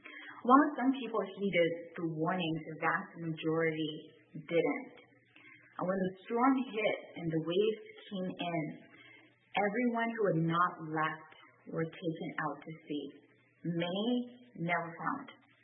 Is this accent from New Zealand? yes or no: no; Bahamas; And I'm from the Bahamas.